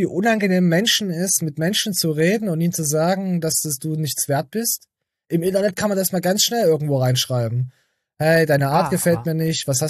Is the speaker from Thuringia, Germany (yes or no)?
yes; Thuringia, Germany; Also ich weiß, dass es bei uns in Thüringen auch ein Malheur gibt.